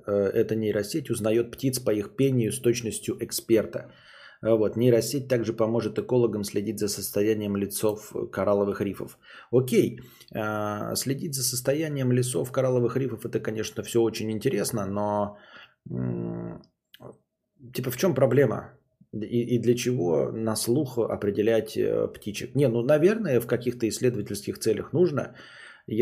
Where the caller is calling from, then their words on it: Sochi, Krasnodar Krai, Russia; Короче, так, сейчас я звоню из Сочи.